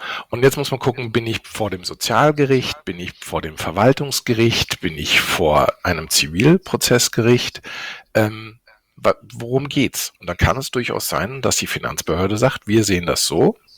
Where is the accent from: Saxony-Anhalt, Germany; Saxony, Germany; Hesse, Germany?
Hesse, Germany; ich komme aus dem Rhein-Main-Gebiet